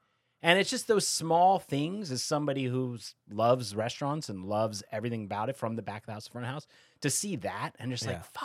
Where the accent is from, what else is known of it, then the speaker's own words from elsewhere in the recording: Phoenix, Arizona, United States; I'm from Arizona. I grew up in the Phoenix area.